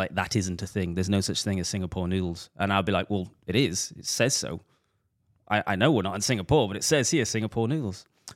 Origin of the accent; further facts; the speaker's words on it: Cardiff, Wales, United Kingdom; you also may not know that I'm from Cardiff. And, you know, we all know each other.